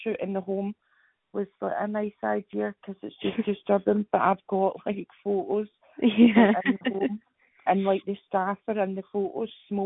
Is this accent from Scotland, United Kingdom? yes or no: yes; East Kilbride, Scotland, United Kingdom; also born or lived in Waterfoot; And then they moved back to East Kilbride. I was born in East Kilbride.